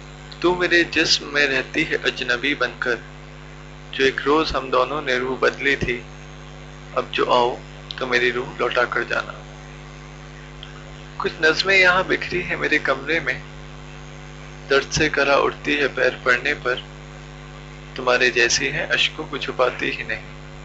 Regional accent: Agra, Uttar Pradesh, India; मैं आगरा से हूँ।

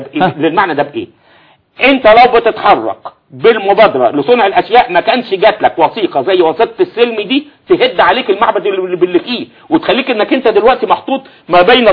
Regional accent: Egypt; أنا عايز أتكلم باعتباري مصري

